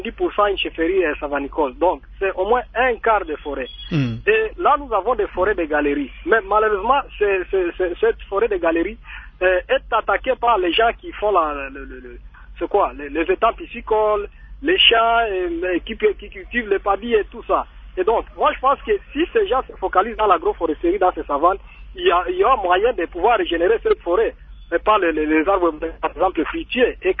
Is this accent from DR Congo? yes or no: yes; Maniema, DR Congo; moi je vais vous faire un exemple ici chez nous au Maniema